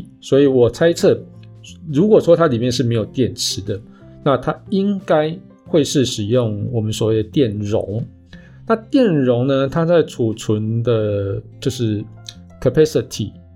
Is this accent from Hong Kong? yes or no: no; Taiwan; 那其实我们台湾人在2019年最常用的 OTT 前五名哦